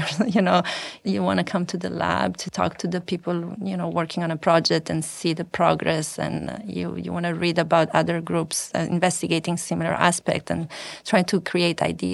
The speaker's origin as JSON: {"language": "English", "country": "Italy", "second_language": "English", "said": "So it really gave me this amazing opportunity to realize, I'm coming from Italy. Everybody knows Italy, but it's just a small country in the world, if you think about it."}